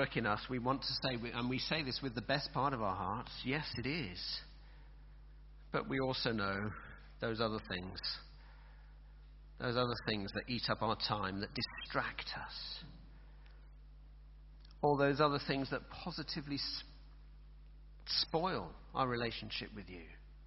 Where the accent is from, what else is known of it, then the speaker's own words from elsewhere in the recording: England, United Kingdom; I'm an Englishman. I know what it's like to be let down.